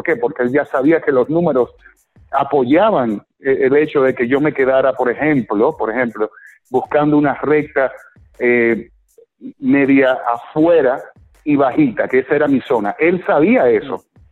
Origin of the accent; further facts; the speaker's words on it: Boston, Massachusetts, United States; como yo crecí en Boston